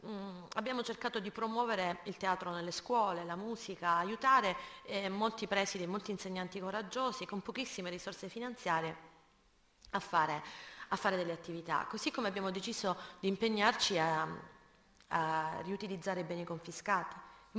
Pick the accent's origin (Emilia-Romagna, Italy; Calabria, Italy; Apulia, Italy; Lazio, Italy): Calabria, Italy; Rosarno; lo dico da privilegiata, da chi ha fatto le scuole pubbliche a Rosarno